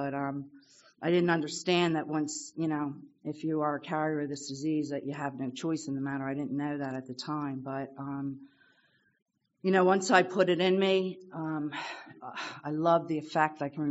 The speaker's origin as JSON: {"language": "English", "town": "Bensalem", "region": "Pennsylvania", "country": "United States", "tie": "born or raised there", "said": "I grew up in Bensalem, Pennsylvania. I'm one of seven. I'm a middle child of seven."}